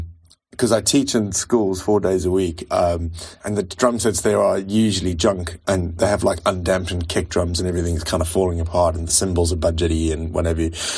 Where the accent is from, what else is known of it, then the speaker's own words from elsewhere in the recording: South Africa; moved away as an adult; now in United Kingdom; yeah, I'm a South African expat. I've been living in England for 15 years, married to an English woman, and have had lots of telephone jobs, so my accent is a bit of a hodgepodge.